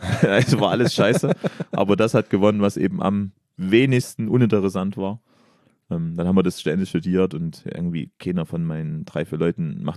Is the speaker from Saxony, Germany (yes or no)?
yes; Weißenborn, Saxony, Germany; also born or lived in Freiberg; Sachsen, ne, Mittelsachsen. Ja. Und dann, also da habe ich gewohnt, bis ich 6 war und mit der Grundschule sind wir nach Weißenborn gezogen.